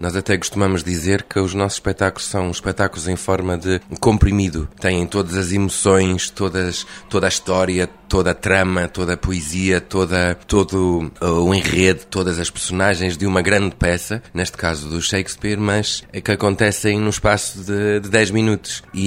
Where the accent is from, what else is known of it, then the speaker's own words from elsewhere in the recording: England, United Kingdom; Portuguese is a second language; que sou inglês.